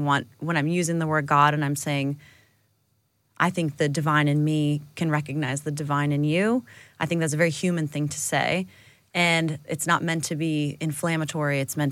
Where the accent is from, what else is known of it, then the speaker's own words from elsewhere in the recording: United States; I'm going to speak for as an American, I guess, that we developed genres for recorded music while we were a segregated country.